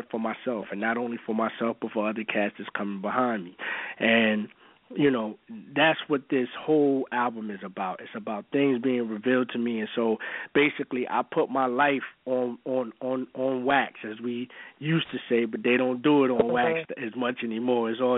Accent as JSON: {"language": "English", "town": "Philadelphia", "region": "Pennsylvania", "country": "United States", "tie": "born or raised there", "said": "Shout-out to Philly, of course. That's my hometown."}